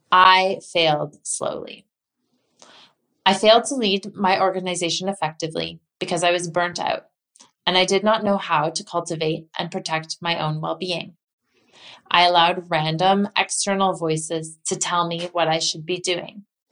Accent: Canada; moved away as an adult; now in Mumbai, India; I am from Canada originally. I moved to Mumbai in 2007 as a very young person.

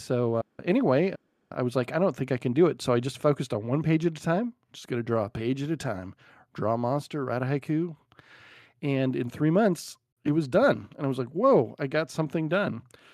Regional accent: Spokane, Washington, United States; I grew up in Spokane, Washington, so I didn't really know of anyone that had ever worked in the industry

